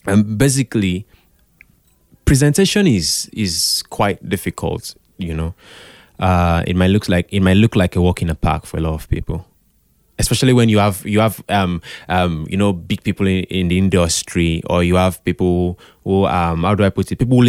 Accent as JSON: {"language": "English", "town": "Calabar", "region": "Cross River", "country": "Nigeria", "tie": "born or raised there", "said": "I grew up in Calabar. And of course, growing up in Calabar, we listened to a lot of AKBC."}